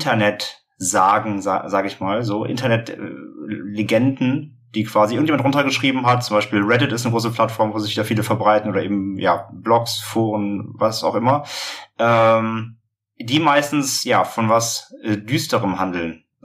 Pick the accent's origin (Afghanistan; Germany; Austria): Germany; Hamburg; wir kommen aus Hamburg